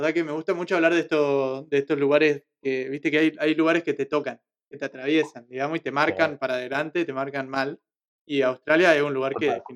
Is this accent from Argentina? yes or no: yes; Argentina; ella es mi novia, somos los dos de Argentina.